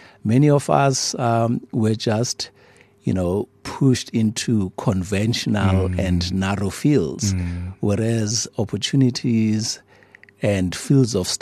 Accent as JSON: {"language": "English", "town": "Soweto", "region": "Gauteng", "country": "South Africa", "tie": "born or raised there", "said": "Soweto was an exciting place, and it was a wonderful community. I have fond memories in terms of community and social life."}